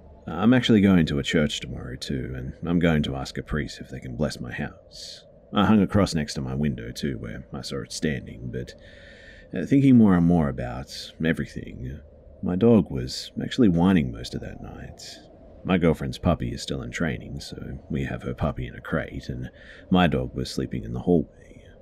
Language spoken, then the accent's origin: English; Malaysia; I'm from Malaysia and we don't have foxes here.